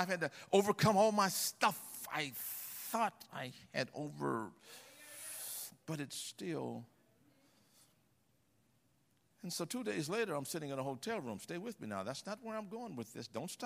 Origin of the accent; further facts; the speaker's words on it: United States; All I know is I'm an American, and I'm from America